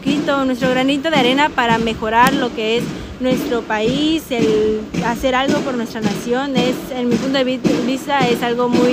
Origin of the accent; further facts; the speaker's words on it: Los Mochis, Sinaloa, Mexico; Soy de Los Mochis, Sinaloa.